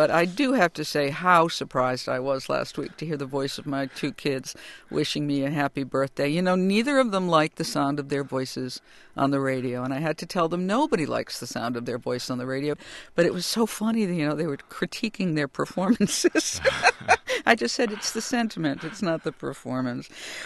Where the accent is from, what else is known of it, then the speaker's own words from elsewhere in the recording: Worcester, Massachusetts, United States; I know Westboro. It's near my hometown of Worcester.